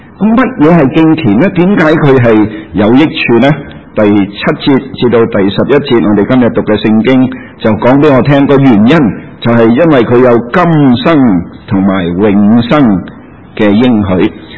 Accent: China; 我哋中国人嘅储蓄率咧 在全世界是很高的，低过日本人少少

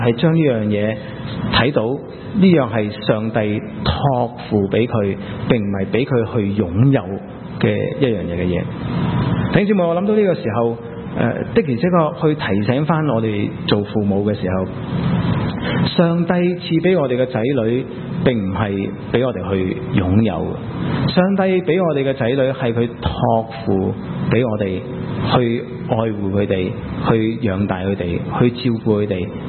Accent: China; 这个很不同的，我们中国人的父母，我们望子成龙，很多时候我们有很多期望在我们的仔女上

